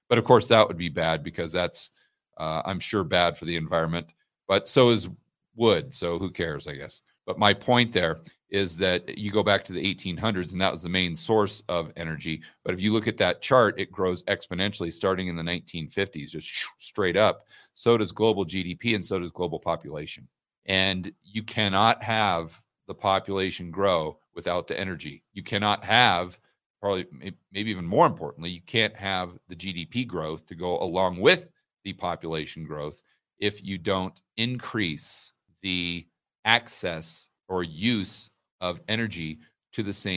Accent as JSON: {"language": "English", "town": "Laurelwood", "region": "Oregon", "country": "United States", "tie": "born or raised there", "also_born_or_lived": "Portland", "said": "I grew up in the sticks of Oregon. I say I grew up in Portland, but when I was very small, I grew up way out in the countryside in Oregon, in the middle of nowhere."}